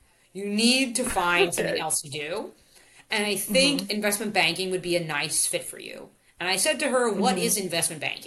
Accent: New York City, New York, United States; also born or lived in San Francisco; I'm was living in San Francisco, I'm back to New York City. I grew up in New York.

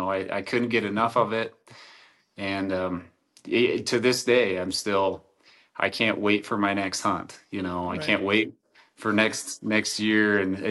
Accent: Idaho, United States; So I'm originally from Central Idaho. Yeah, I grew up when, geez, I mean, it was kind of the transition between the deer being really good and then the elk kind of coming

